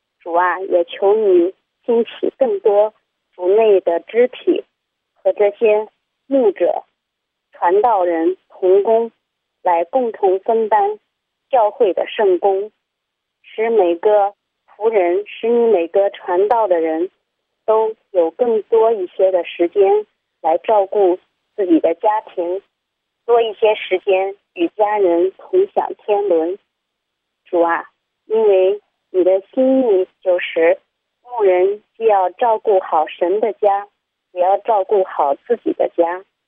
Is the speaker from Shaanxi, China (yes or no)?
yes; Shaanxi, China; 我是陕西的